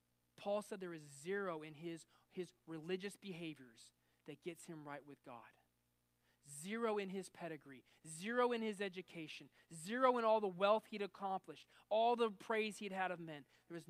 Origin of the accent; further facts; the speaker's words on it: West Coast, United States; I grew up, as I've told you guys many a times, I grew up on the West Coast.